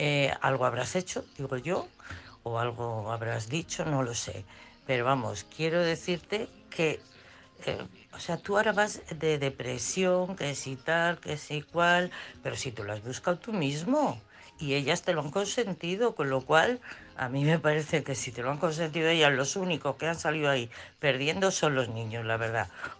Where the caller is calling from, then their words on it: Madrid, Community of Madrid, Spain; de Madrid.